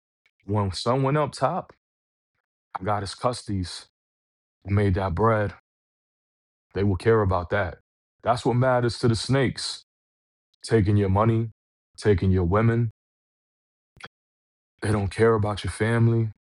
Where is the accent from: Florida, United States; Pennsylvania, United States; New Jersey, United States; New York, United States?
New York, United States; Brooklyn; also born or lived in Long Island, United States; I grew up in Brooklyn, right? Sunset Park, Brooklyn, Bedford-Stuyvesant, Brooklyn, Sumner Houses. I've seen a lot of violence, a lot of crazy shit. Moved to Long Island, Huntington Station, New York.